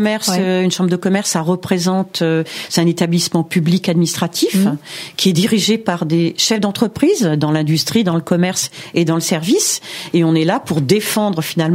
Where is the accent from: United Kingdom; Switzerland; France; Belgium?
France; Île-de-France; Bon, moi, évidemment, je suis de la Seine-Saint-Denis.